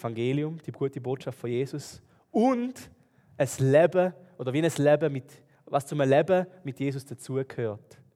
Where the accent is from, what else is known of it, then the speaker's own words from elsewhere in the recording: Switzerland; obwohl ich jetzt hier als Schweizer in der Schweiz lebe.